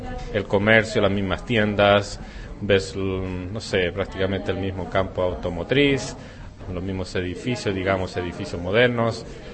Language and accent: Spanish; Chile; also born or lived in Prague, Czech Republic; now in China; yo vengo de Chile, Extrañaba acá en Praga, digamos, los productos del mar, como los mariscos. Y ahora vivo en la costa en China